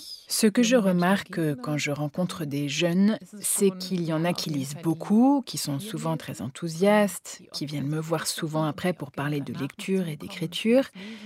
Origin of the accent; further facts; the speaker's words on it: Berlin, Germany; entre-temps j'ai 40 ans, je suis née à Berlin, j'ai grandi à Berlin.